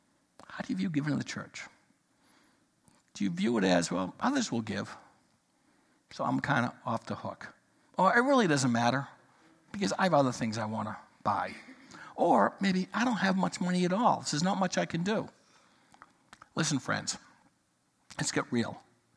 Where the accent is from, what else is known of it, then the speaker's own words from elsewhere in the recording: United States; when someone comes up and tells you, you don't get it as an American, we are blessed.